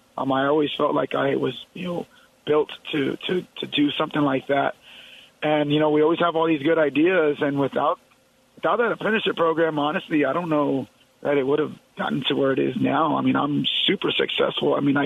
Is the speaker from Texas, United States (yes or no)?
yes; Uvalde, Texas, United States; also born or lived in San Antonio; Well, it's actually in Uvalde. That's my hometown. I lived in San Antonio for about 10 years after I got out of the military and just recently came back home.